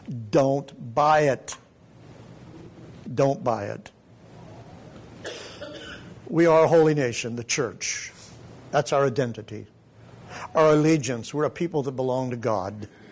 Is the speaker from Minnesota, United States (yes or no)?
no; Pennsylvania, United States; We sang it growing up in the Little Alliance Church in southwestern Pennsylvania.